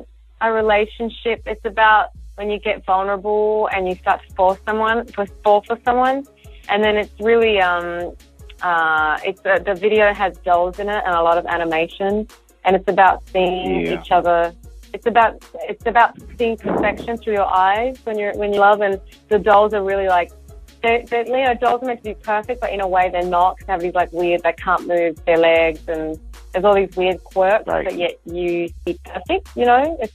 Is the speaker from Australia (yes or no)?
yes; Australia; now in Los Angeles, United States; I am from Australia.